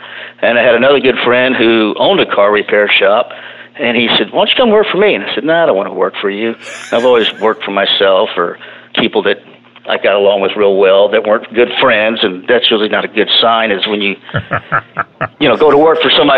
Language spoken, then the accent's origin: English; Houston, Texas, United States; Born and raised in Houston, Texas. Went to school in Spring Branch School District. I've lived here my whole life